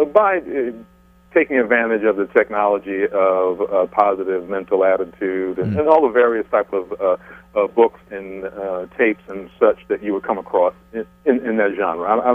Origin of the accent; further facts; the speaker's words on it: New York City, New York, United States; live in New York. I'm a born and raised New Yorker. And even though I've done quite a bit of traveling, I'm definitely a New Yorker, dyed in the wool.